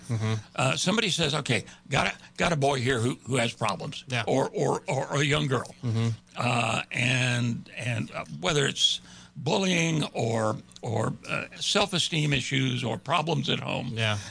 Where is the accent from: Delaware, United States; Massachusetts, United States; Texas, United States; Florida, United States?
Texas, United States; Houston; I'm from Houston, and I have an old and good friend who's a retired Astro, okay.